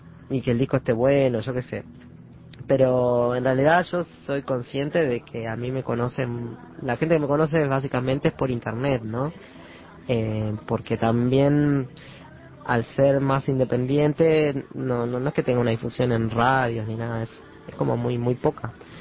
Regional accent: Tacuarembó, Uruguay; Sí, soy de ahí.

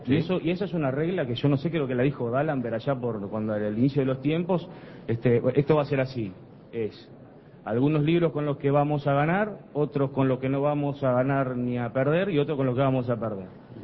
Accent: Uruguay; somos todos uruguayos, porque nos gusta el fútbol, el carnaval, tomamos mate todo el día y por lo tanto vivimos en este país.

